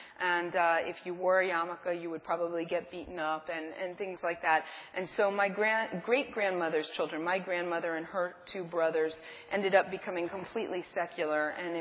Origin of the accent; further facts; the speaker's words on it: Lakewood, New Jersey, United States; I was born in Lakewood, New Jersey, and no, I wasn't. I'm not from Canada. I'm from the United States, and I spent 10 years there.